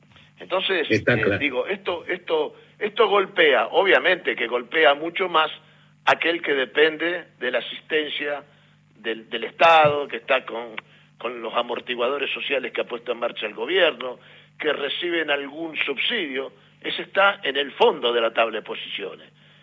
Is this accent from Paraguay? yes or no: no; Rosario, Santa Fe, Argentina; Yo no soy santafesino, yo soy rosarino.